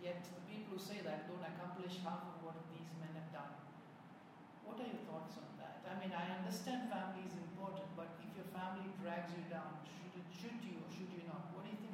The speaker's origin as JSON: {"language": "English", "country": "India", "said": "But when I look at it as an Indian, the last 30 years, India has gone through a lot of economic progress with globalization"}